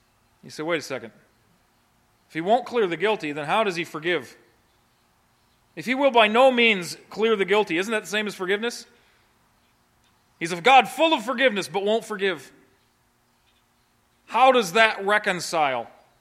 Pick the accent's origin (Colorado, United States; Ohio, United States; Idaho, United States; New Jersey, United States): Ohio, United States; I grew up near Cleveland, Ohio, and you could say Cleveland winning the Super Bowl.